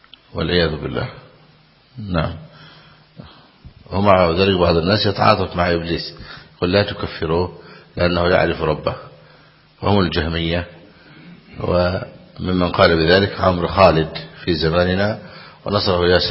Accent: Egypt; لكن الناس عندنا في مصر يقولون يا صبر أيوب

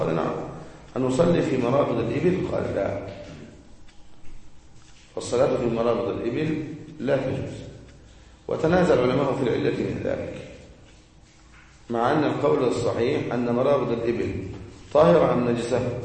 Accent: Egypt; يعني عندنا في مصر قد يكفي المرأة 1500 جنيه مثلا أو 1000 جنيه في بعض البيوت

